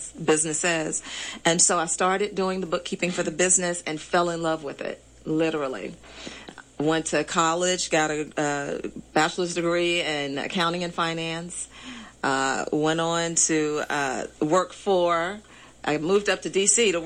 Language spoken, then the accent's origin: English; Raleigh, North Carolina, United States; Back in Raleigh, Durham, North Carolina, my hometown.